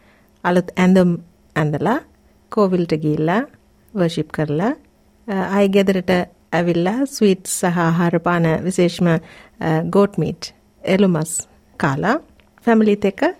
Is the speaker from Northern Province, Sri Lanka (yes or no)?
yes; Jaffna, Northern Province, Sri Lanka; මම ඉපදුනේ වැඩනේ යාපනයේනේ.